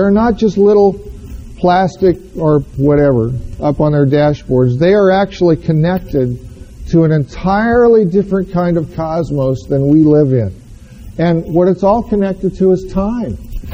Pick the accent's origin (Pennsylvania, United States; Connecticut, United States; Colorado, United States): Colorado, United States; Boulder; and I come from Boulder, Colorado. Boulder, Colorado is not exactly the Bible Belt.